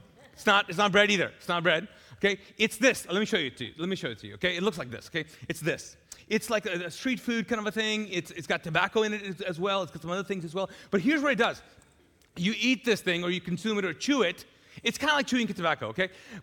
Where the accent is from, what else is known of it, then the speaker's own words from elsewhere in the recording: Pakistan; Now I come from the Middle East, and I grew up in Pakistan, and I was visiting Pakistan several years ago